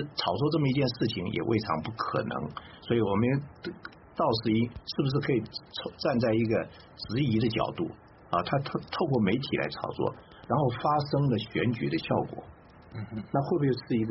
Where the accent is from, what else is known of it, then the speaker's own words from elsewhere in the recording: Taiwan; 像我是属于外省第二代嘛，当然我们还会觉得说我是台湾人又是中国人